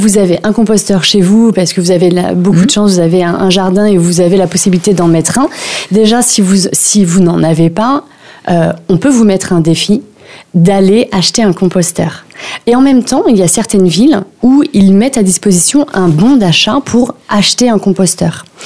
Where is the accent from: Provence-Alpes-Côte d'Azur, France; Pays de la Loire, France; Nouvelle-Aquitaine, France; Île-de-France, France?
Île-de-France, France; Soisy-sous-Montmorency; Alors moi, je suis de Soisy, donc Soisy sous Montmorency